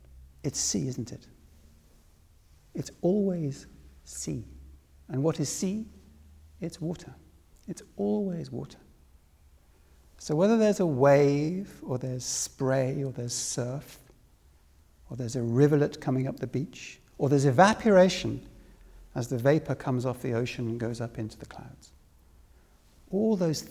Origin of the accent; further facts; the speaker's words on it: Wales, United Kingdom; born there; now in England; I'm a Welsh boy. I was born in Wales.